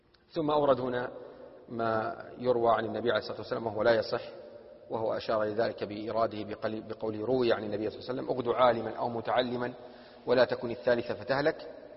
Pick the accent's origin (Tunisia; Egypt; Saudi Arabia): Saudi Arabia; مثل في لهجة العامة عندنا في السعودية يقولون: مع الخيل يا شقرة،